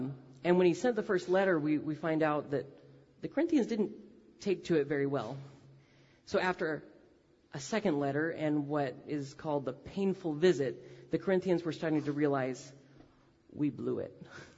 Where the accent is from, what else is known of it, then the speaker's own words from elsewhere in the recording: Washington, United States; As he said, I'm from Washington State.